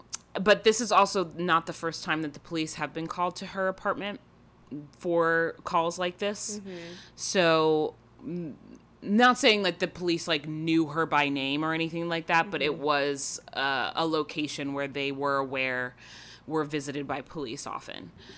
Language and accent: English; New York, United States; I've never heard of him. And I'm from New York.